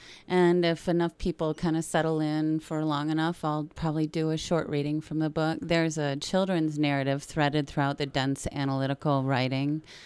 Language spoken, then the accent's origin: English; Phoenix, Arizona, United States; born there; I mean, I was born in Phoenix in a Native American hospital, and when I was a baby, had a Native American caregivers